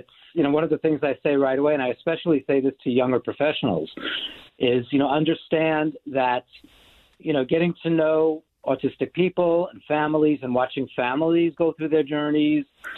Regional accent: New York City, New York, United States; I was a kid growing up in New York City and in a lower middle class family, and my father was able to get me a job working in this print shop in Manhattan.

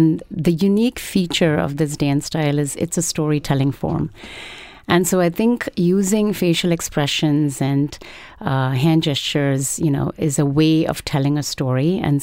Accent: India; born there; So I was born in India, and I come from a family of artists.

